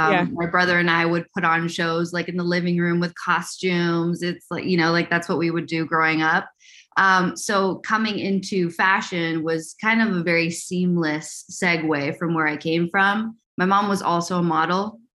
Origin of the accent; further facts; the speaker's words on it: Canada; It's kind of like growing up in New York, but like the Canadian version of New York.